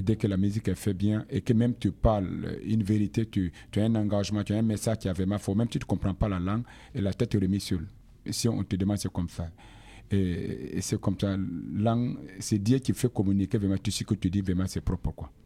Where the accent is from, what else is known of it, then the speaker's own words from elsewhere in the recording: Côte d’Ivoire; also born or lived in Burkina Faso; Moi, je suis burkinabé, je suis né au Burkina Faso, mais j'ai fait presque tout mon enfance, j'ai grandi beaucoup en Côte d'Ivoire, j'ai resté longtemps là-bas.